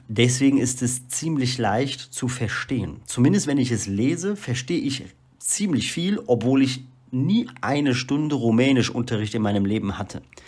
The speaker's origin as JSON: {"language": "German", "country": "Belgium", "tie": "born or raised there", "second_language": "German", "lives_now": "Moldova", "said": "Ich interessiere mich sehr für mehrsprachige Länder, zum Beispiel wie die Schweiz, Belgien, wo ich aufgewachsen bin."}